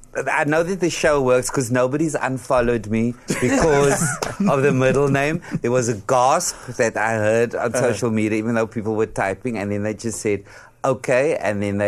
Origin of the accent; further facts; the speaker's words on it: Western Cape, South Africa; Obviously, I would, growing up in the Cape, had brown funerals.